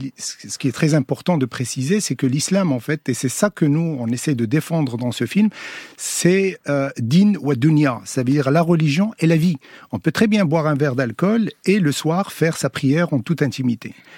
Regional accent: Morocco; French is a second language; moved away; Moi je suis né, j'ai grandi au Maroc, je l'ai étudié à l'école publique, en arabe

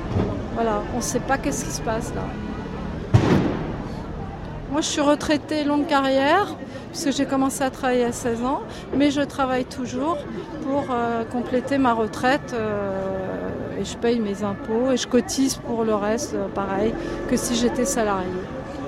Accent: Paris, Île-de-France, France; alors je suis parisienne

